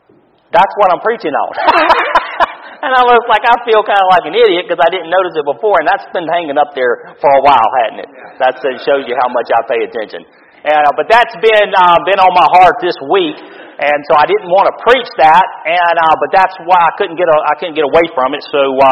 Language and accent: English; Louisiana, United States; also born or lived in Mississippi; But I was born in South Mississippi in Law. And 5 years, my dad planted a church there. And then whenever I was 5 years old, God called him to go to South Louisiana.